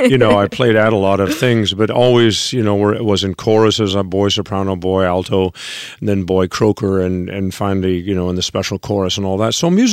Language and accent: English; Spokane, Washington, United States; I was raised in the Northwest, Spokane, Washington, in the Tri-Cities.